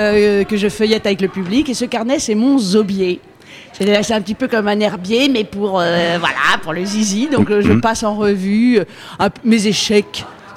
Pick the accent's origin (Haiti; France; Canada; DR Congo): France; Versailles, Île-de-France; Pas du tout, je suis de Versailles.